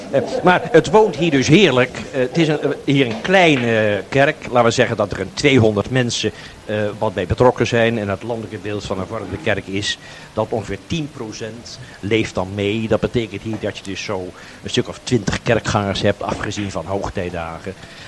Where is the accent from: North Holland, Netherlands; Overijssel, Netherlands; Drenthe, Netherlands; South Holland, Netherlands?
South Holland, Netherlands; Leiden; now in Roderwolde, Netherlands; Want waar ik ben groot geworden in Leiden. Daar ging je niet zelfs naar het café.